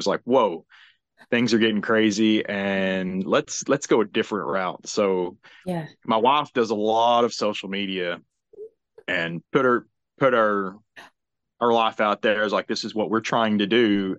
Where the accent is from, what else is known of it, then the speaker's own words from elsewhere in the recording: Knoxville, Tennessee, United States; I'm from Knoxville, Tennessee.